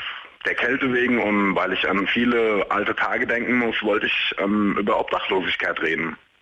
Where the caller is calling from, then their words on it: Glashütten, Hesse, Germany; Ich komme aus dem Taunus in Glashütten, also seit kurzem. Oder wieder, ja.